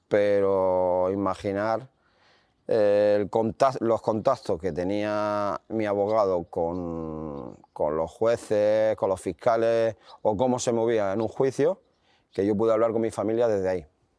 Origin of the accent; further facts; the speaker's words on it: Spain; O sea, tú imagínate siendo español y te ves allí rodeado de todo eso